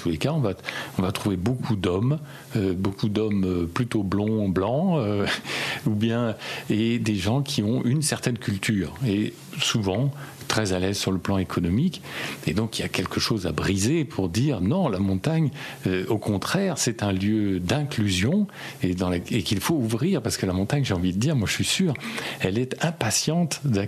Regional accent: Île-de-France, France; un gamin de banlieue, hein, j'ai grandi dans l'Essonne, la banlieue parisienne

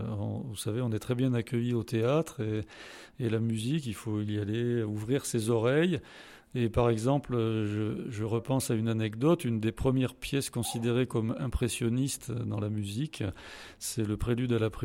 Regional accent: Briançon, Provence-Alpes-Côte d'Azur, France; Voilà, je suis natif de Briançon

